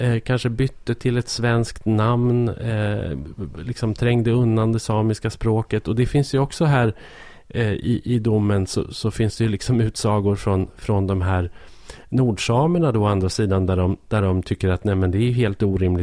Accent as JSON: {"language": "Swedish", "country": "Sweden", "said": "Och jag tycker att det är svårt som liksom svensk"}